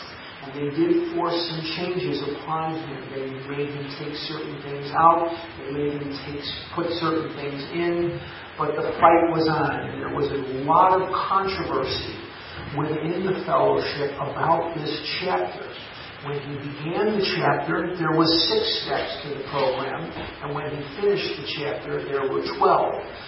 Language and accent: English; Arizona, United States; We're from Arizona.